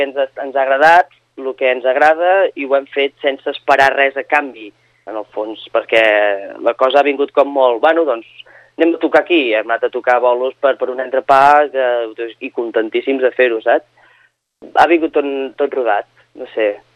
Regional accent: Catalonia, Spain; Jo, perquè soc d'Osona, i sé que aquí hi ha molt caliu, hi ha molta vidilla musical

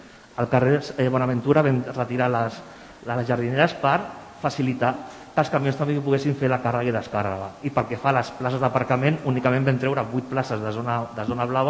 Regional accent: Sant Cugat del Vallès, Catalonia, Spain; Jo soc de Sant Cugat també, de tota la vida

